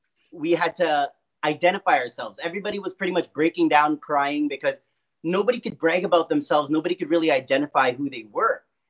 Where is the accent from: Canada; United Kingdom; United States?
Canada; Winnipeg, Manitoba; And so I'm here from Winnipeg, Manitoba, Canada